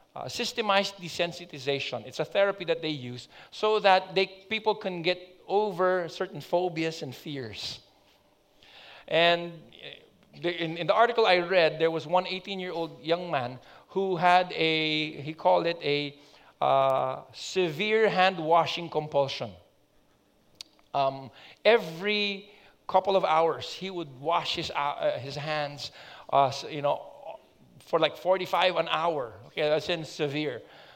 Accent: Philippines; and I'm really from the Philippines. I'm just here studying.

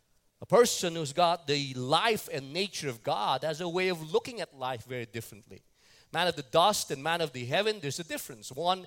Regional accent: New York, United States; I'm seeing Tim and Tina here, we're from New York.

